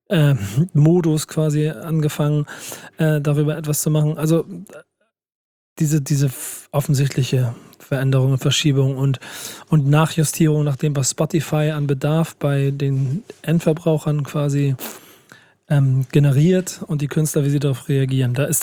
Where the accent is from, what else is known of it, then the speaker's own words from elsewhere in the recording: Hamburg, Germany; ich als Hamburger